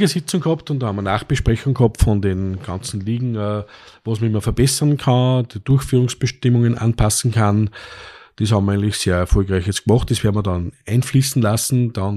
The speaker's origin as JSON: {"language": "German", "region": "Upper Austria", "country": "Austria", "said": "als Oberösterreicher gefreut ist natürlich, dass halt die oberösterreichischen Mannschaften das alles gewonnen haben"}